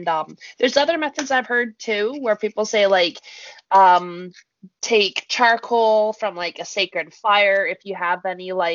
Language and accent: English; Grand Forks, North Dakota, United States; I have water from a crossroads, which is, like, from my hometown, which is, like, has a big theme around being, like, the Grand Forks